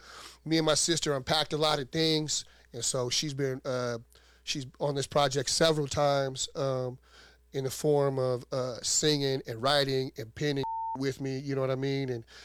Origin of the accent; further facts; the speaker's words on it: Fairbanks, Alaska, United States; even though I'm from Fairbanks, right, the south side of Fairbanks